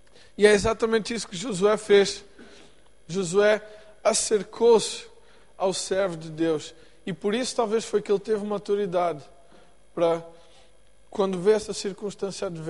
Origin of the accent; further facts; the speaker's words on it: Portugal; now in United States; Vocês perdoem o meu sotaque, eu sou português, de família brasileira, vivo nos Estados Unidos e falo espanhol metade do tempo